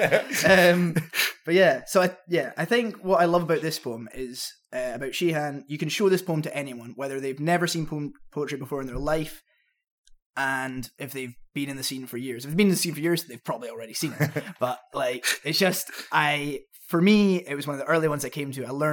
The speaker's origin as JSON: {"language": "English", "region": "Scotland", "country": "United Kingdom", "said": "I mean, I was from Scotland as well"}